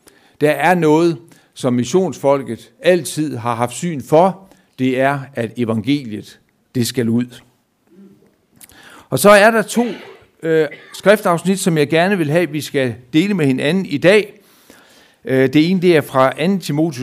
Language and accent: Danish; Skjern, Central Denmark Region, Denmark; Jeg prøvede det af, da jeg var barn, hjemme i Skjern.